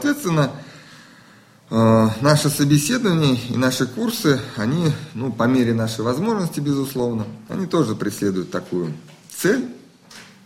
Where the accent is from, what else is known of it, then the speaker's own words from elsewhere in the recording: Moscow, Russia; Я родился в Москве, москвич, вот. Здесь ходил в школу, потом в институт. Институт назывался Институт стали и сплавов.